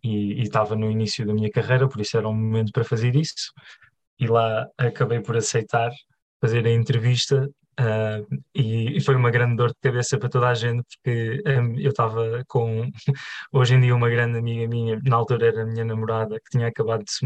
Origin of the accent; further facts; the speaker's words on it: Cascais, Lisbon, Portugal; eu cresci no Monte Estoril, em Cascais, e fiz sempre a maior parte da escola lá. Depois fiz a universidade em Lisboa, uma parte no técnico e depois na nova.